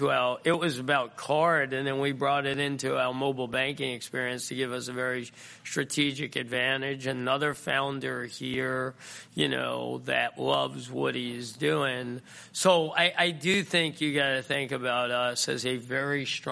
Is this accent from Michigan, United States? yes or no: no; New York, United States; everybody knows I'm a New Yorker, maybe.